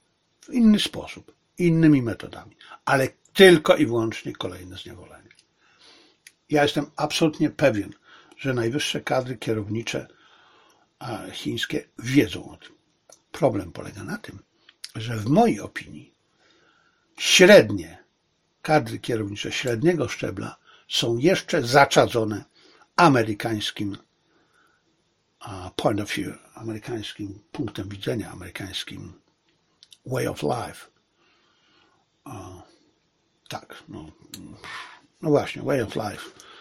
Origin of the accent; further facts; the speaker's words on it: China; Polish is a second language; now in Poland; A to jest na pewno mój dramat też. Jako Chińczyk.